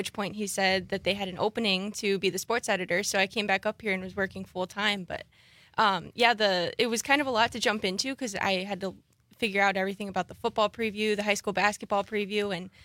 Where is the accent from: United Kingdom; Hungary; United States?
United States; California; I came out here from California and played soccer at GB.